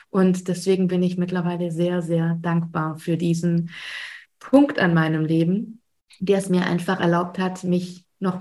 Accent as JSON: {"language": "German", "town": "Auletta", "region": "Campania", "country": "Italy", "tie": "born or raised there", "said": "stammen natürlich aus Auletta, meinem Heimatdorf."}